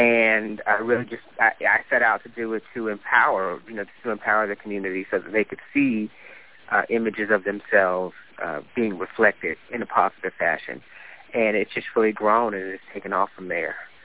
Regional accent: Oakland, California, United States; also born or lived in San Francisco; Born in San Francisco, California, lived in Oakland across the bay, went to college at Pepperdine University down in Malibu just outside of Los Angeles

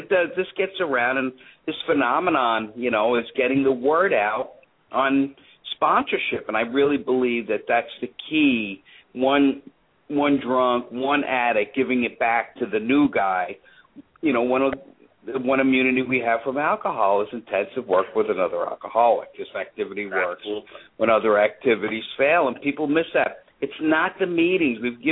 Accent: India; Well, you know, we're Indian, and we were befriended on Facebook by the GSO in India.

